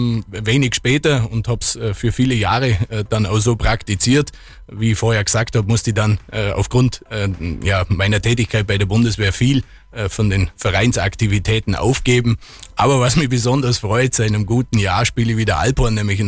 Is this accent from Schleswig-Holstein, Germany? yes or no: no; Gestratz, Bavaria, Germany; Ich habe meine Wurzeln im Allgäu, bin aufgewachsen im Westallgäu, in Gestratz.